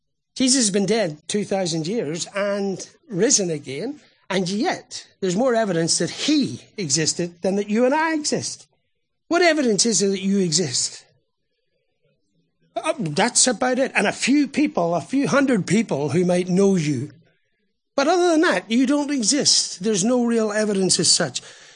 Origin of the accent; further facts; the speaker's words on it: Ireland; I have to confess, as an Irishman, I've got a love for Patrick